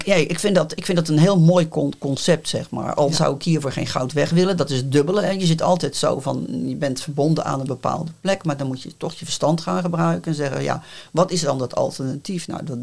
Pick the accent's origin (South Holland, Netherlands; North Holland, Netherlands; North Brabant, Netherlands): South Holland, Netherlands; Rotterdam; now in Sommelsdijk, Netherlands; Ik ben van oorsprong een overkanter. Ik kom uit Rotterdam, maar ik woon hier inmiddels al 37 jaar.